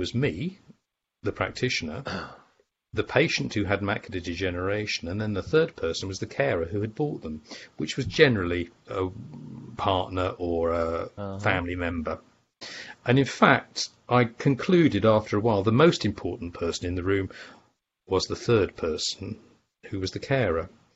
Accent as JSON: {"language": "English", "country": "United Kingdom", "said": "I'm British. And I work in Britain"}